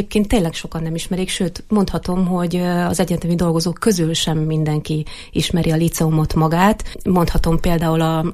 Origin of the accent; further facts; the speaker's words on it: Erdőtelek, Heves, Hungary; Édesapám ő erdőtelekközségnek volt a vezetője 17 évig, én onnan származom.